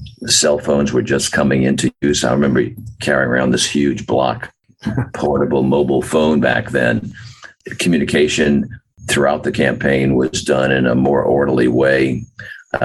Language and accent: English; New Orleans, Louisiana, United States; Being from New Orleans and being able to promote my hometown is an honor as well as a pleasure.